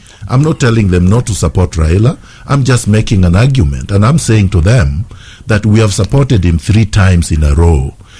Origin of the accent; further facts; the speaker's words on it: Kenya; I'm just a Kenyan.